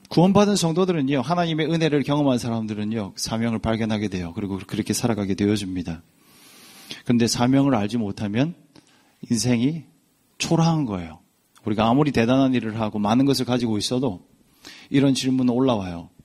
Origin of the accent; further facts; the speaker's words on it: Busan, South Korea; now in Sydney, Australia; 저는 부산 출신이에요. 부산의 용호동 나환저출 출신이에요.